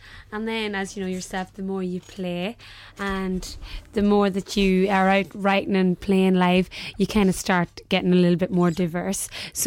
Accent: Ireland; and of course, being typically Irish, our van broke down on the way to the festival.

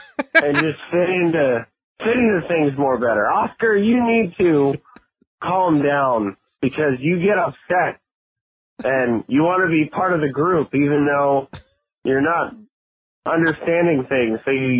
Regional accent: Maine, United States; Like, for California friends, brothers, bras. That's not how we grew up in Maine.

